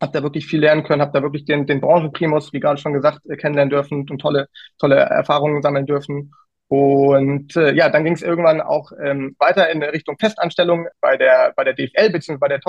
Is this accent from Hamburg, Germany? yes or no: yes; Hamburg, Germany; born there; Ich bin gebürtig aus Hamburg und aktuell für Fortuna Düsseldorf tätig.